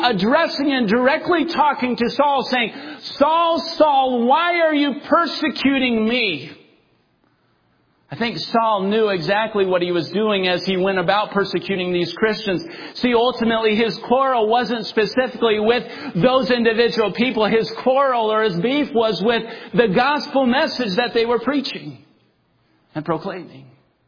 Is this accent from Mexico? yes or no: no; Russia; One of the things I learned as a kid growing up in Russia, especially driving in the roads that we've had to drive